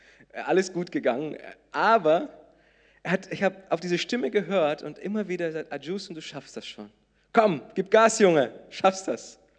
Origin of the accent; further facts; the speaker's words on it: South Region, Brazil; German is a second language; now in Germany; Und an diesem Ort, wo ich aufgewachsen bin, das sind 10 Kilometer von diesem Riesenfluss, der Uruguay heißt.